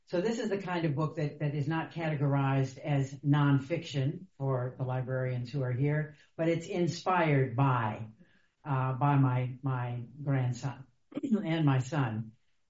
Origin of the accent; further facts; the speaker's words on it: Ohio, United States; I grew up in Ohio, and I had one set of grandparents I didn't know at all, and they were all from Ohio, and as far back as we knew, they were all from the Midwest.